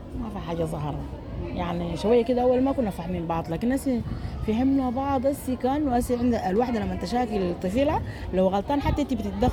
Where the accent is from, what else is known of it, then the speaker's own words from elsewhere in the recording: Sudan; احنا سودانيين